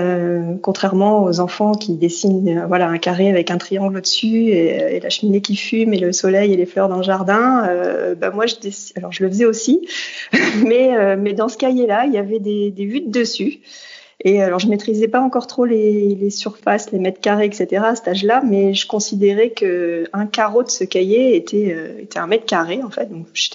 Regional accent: Hauts-de-France, France; je suis du nord de la France, donc une petite ville à côté de Dunkerque. Voilà, donc j'ai grandi au bord de la mer du Nord. Voilà, dans une maison avec un jardin. J'étais tout près de la plage.

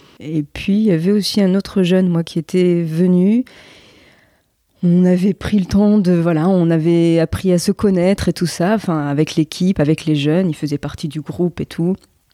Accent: Nice, Provence-Alpes-Côte d'Azur, France; Je suis originaire de Nice, mais il n'y avait pas de boulot.

